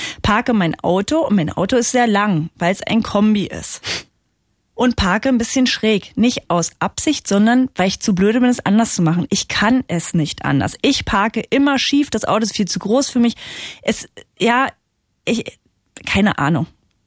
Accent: East Germany, Germany; now in Berlin, Germany; Und ich bin ja als Ossi, Ostlerin, jetzt zum ersten Mal in den Westen gezogen. Ich wohne jetzt in Berlin-Tegel.

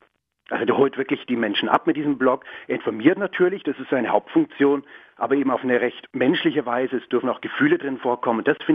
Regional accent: Allgäu, Germany; now in Stuttgart, Germany; ich bin eigentlich ganz und gar kein Stuttgarter. Also ich komme aus dem Allgäu und lebe seit wenigen Jahren.

